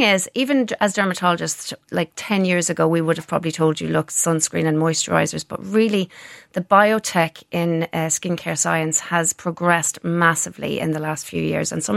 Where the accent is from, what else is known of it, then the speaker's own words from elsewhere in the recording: Ballina, County Mayo, Ireland; moved away as an adult; now in United Kingdom; I'm originally from Ballina in County Mayo, the lovely town of Ballina. I'm the daughter of a publican and a teacher. And about 11 years ago, I moved to the UK with my husband because his job moved during the recession.